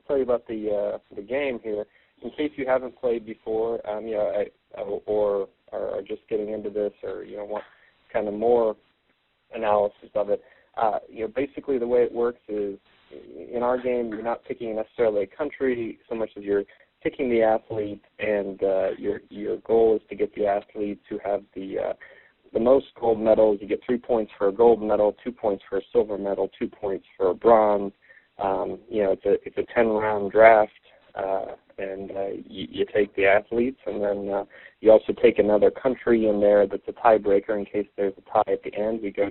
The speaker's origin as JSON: {"language": "English", "region": "Ohio", "country": "United States", "tie": "born or raised there", "said": "A couple of our good friends, Dustin Torres and Lee Delaveras, who we grew up with in Ohio, we all got to talking about starting a fantasy league."}